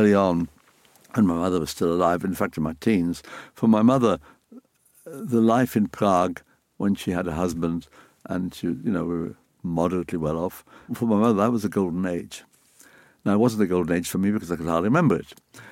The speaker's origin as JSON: {"language": "English", "country": "United Kingdom", "said": "I've always seen myself as British. I've seen my identity as British, and I've seen myself as being in this country."}